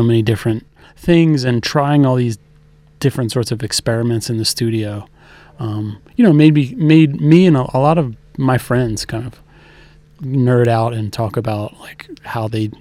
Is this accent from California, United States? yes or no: no; Philadelphia, Pennsylvania, United States; I was lucky to be growing up in Philadelphia where there's great radio programming and there are great record stores.